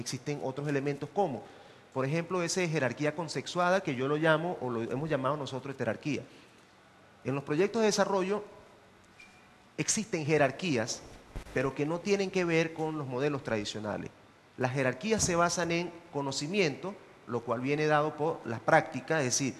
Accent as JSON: {"language": "Spanish", "country": "Venezuela", "tie": "born or raised there", "said": "En mi pueblo en Venezuela existe un dicho para eso."}